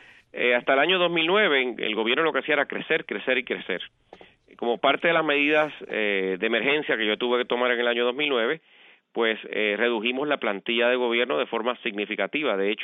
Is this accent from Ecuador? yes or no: no; Puerto Rico; los puertorriqueños, aunque por un lado somos ciudadanos americanos